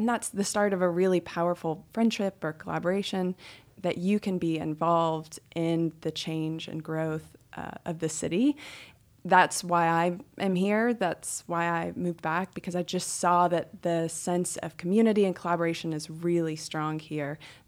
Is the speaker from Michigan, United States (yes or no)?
no; Chattanooga, Tennessee, United States; I wasn't aware of Chattanooga's story growing up because it was just there for me, you know?